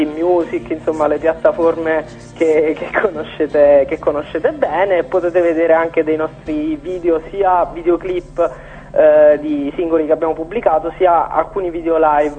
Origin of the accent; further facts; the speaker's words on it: Potenza, Basilicata, Italy; born there; now in Naples, Italy; siamo nati a Potenza, poi per questioni di studio io vivo a Napoli